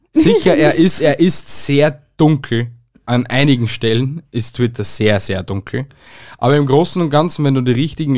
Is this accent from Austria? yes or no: yes; Austria; Also damals hat das erste Tinder, was bei uns in Österreich gegeben hat, Lovo geheißen.